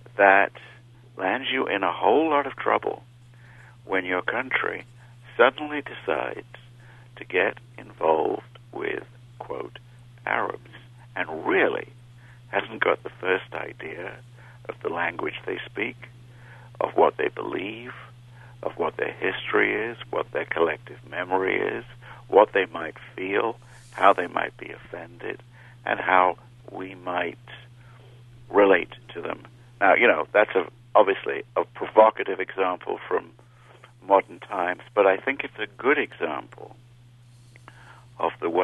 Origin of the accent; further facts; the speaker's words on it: United Kingdom; I was born and raised in Britain, and I think that for someone of my age